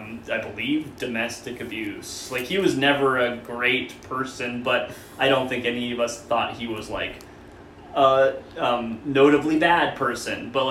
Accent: Santa Barbara, California, United States; also born or lived in Camarillo; I'm from Santa Barbara, California, but for many reasons we won't need to get into, I went to sophomore high school in Camarillo, California.

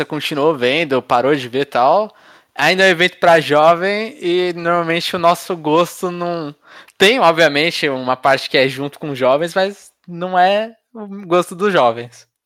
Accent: Santos, São Paulo, Brazil; Como sou de Santos, normalmente organizávamos caravanas para poder ir para São Paulo para podermos participar destes eventos.

